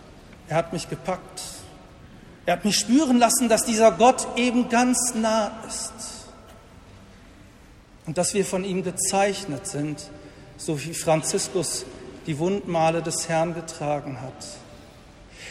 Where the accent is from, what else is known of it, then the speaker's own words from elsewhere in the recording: Tönisheide, North Rhine-Westphalia, Germany; der damals in einer schwierigen Situation dann Tönnesheide mit übernahm, meine Heimatgemeinde